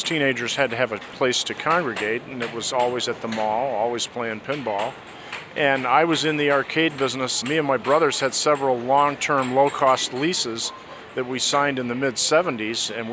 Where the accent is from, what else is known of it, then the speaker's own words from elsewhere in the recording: Michigan, United States; So I grew up in Michigan, and there, you know, it was just the allure of doing something evil and winning something for doing nothing.